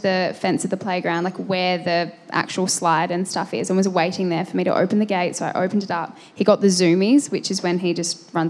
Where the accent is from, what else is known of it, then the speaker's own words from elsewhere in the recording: Adelaide, South Australia, Australia; I grew up in Adelaide.